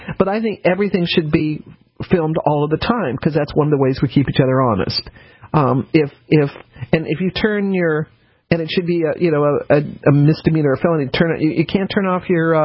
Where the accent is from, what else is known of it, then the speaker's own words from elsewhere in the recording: United States; I'm an American. I've done it.